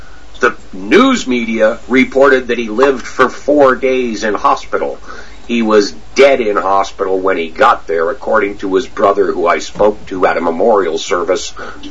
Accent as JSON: {"language": "English", "country": "Canada", "said": "Well, as a Canadian sitting up here in the Great White North looking south of the border at what's going on"}